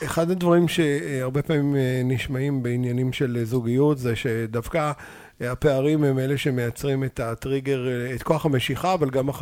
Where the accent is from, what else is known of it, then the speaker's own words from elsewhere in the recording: Ramat HaSharon, Tel Aviv District, Israel; אני גדלתי, רמת שרון.